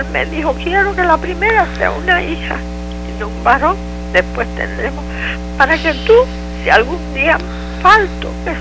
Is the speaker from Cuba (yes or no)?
yes; Matanzas, Cuba; also born or lived in Havana; De La Habana, yo nací en La Habana, pero Matanzas, era de la ciudad de Matanzas, de una familia muy conocida y muy querida.